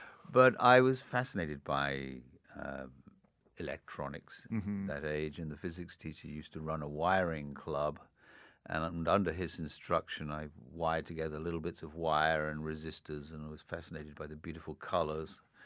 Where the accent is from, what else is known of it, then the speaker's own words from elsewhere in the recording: Tripoli, Tripoli District, Libya; also born or lived in Singapore; I grew up partially in Singapore between the ages of 3 and 6, and then for the next 6 years in North Africa, in Libya, in Tripoli.